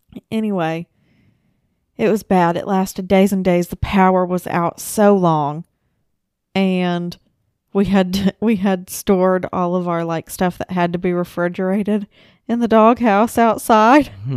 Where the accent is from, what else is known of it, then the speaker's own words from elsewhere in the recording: McAlester, Oklahoma, United States; So, I'm from McAllister, and we had that huge fucking ice storm years and years ago.